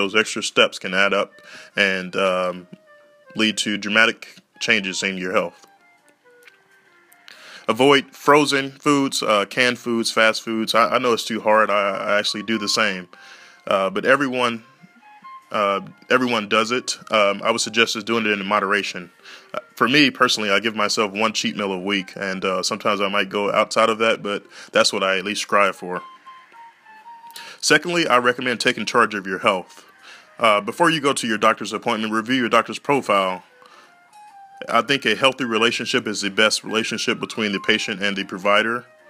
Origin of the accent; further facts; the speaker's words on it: Shreveport, Louisiana, United States; Growing up in Shreveport, Louisiana, where healthcare and preventative medicine was essentially non-existent